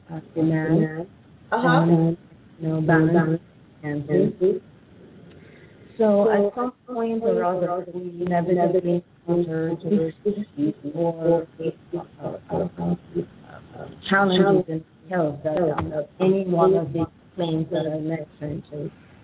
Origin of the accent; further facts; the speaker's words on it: Jamaica; I'm from Jamaica, and in Jamaica, we don't have a CVS or a Walgreens on every corner of the street.